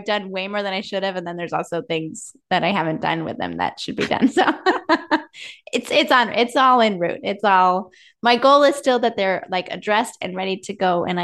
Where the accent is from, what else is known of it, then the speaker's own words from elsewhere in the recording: California, United States; now in Midwest, United States; now living in the Midwest where it's just so beautiful and wintry looking all the time anyway, like growing up in California